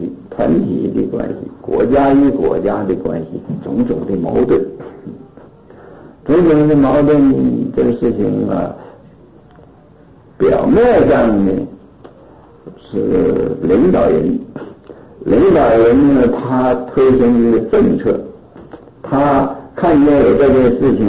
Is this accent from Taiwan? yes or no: no; China; 我们这个我们中国人呢，平常讲话的时候也常提到一句话啊